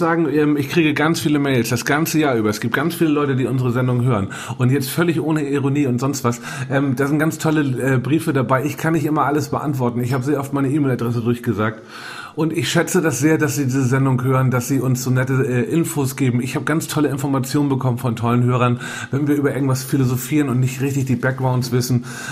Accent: Hamburg, Germany; Ich fahre nach Hamburg. Ja, da wohnt man, ich fahre in meine Heimat.

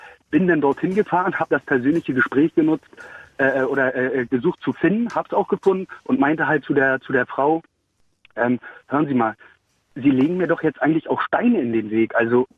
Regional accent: Berlin, Germany; ich komme aus Berlin

